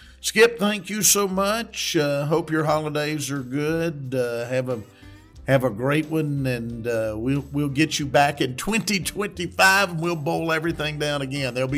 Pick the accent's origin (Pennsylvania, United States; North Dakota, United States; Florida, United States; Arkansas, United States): Arkansas, United States; I'm a South Arkansas boy. I'm from the Pine Woods.